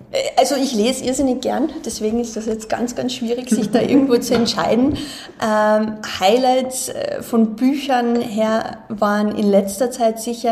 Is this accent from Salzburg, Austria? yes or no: no; Ferlach, Carinthia, Austria; Ich komme ursprünglich aus Kärnten, bin da groß geworden in Ferlach eben, also südlich von Klagenfurt.